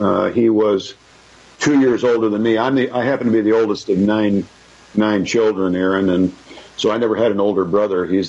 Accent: United States; I'm none of those things. I'm an American.

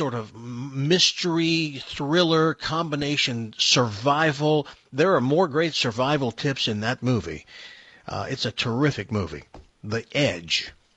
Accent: Tennessee, United States; I know that's kind of horrible since I grew up in Tennessee as a hillbilly

